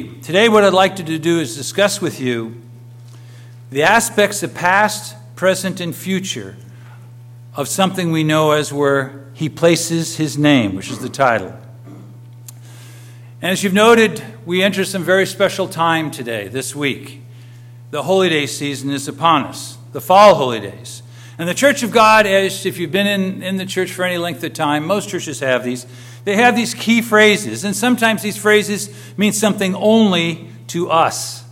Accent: California, United States; No, I always think we're from Southern California, and we think sometimes we get hammered pretty hard by the culture.

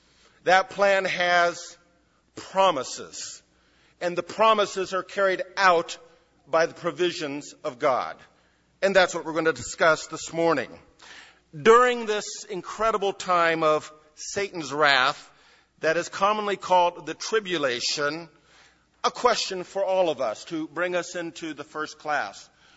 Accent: California, United States; And all of you realize that as a Californian, when I married a Buckeye, I married up.

